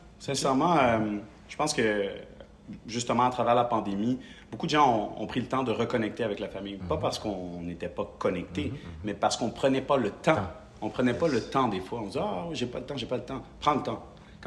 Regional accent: Quebec, Canada; born there; Je veux dire, je suis né au Québec.

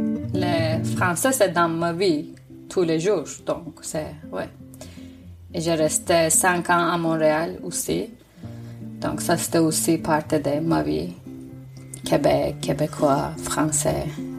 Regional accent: Izmir, İzmir, Turkey; French is a second language; now in Canada; Je t'ai déjà dit de où je viens en Turquie, non. Parce que je viens d'Izmir.

